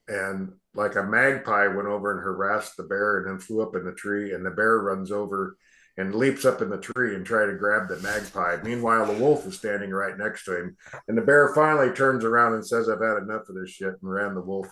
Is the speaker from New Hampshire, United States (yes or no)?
no; Winlock, Washington, United States; I grew up in Winlock, Washington